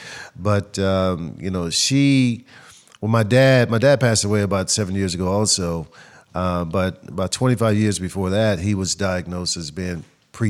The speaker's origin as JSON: {"language": "English", "town": "Dallas", "region": "Texas", "country": "United States", "tie": "born or raised there", "said": "because really growing up in Dallas, you don't know about anything but the Dallas Cowboys."}